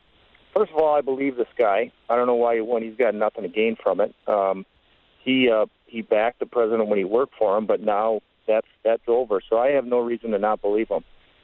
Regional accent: United States; What sickens me as an American and embarrasses me as an American

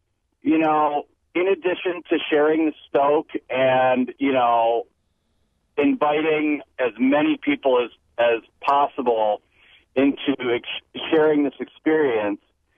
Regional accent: Midwest, United States; that's one thing that I love about being, you know, born and raised in the Midwest

